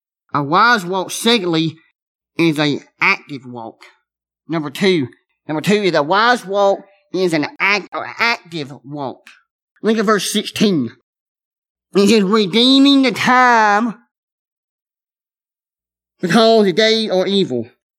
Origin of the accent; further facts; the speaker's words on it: Alabama, United States; Now, I'm not a big hunter, but I grew up in Alabama, and I did used to deer hunt some.